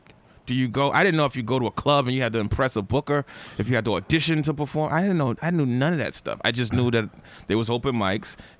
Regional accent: Manhattan, New York, United States; now in Queens, United States; Yeah, I'm from Manhattan.

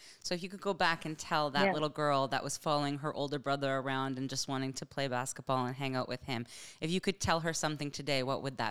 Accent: Canada; I grew up in Canada, but I have family in Lebanon and I've had family throughout Europe.

